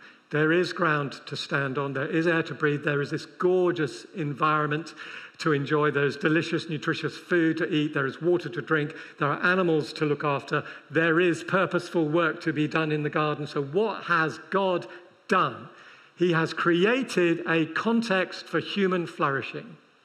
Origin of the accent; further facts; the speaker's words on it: United Kingdom; I know we're British, but sometimes it's good to do that.